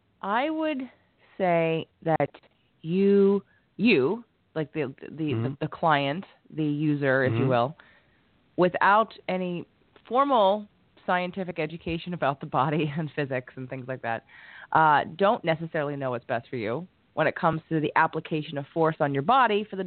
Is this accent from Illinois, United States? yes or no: no; Pennsylvania, United States; now in New York City, United States; I was already living in New York, but I'm originally from Pennsylvania.